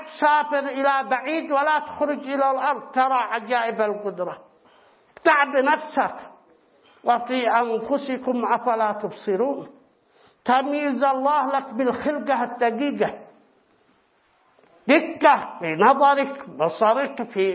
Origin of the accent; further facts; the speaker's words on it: Yemen; ثم عندنا في اليمن نميزه من أي قبيلة، ثم نميزه من أي أسرة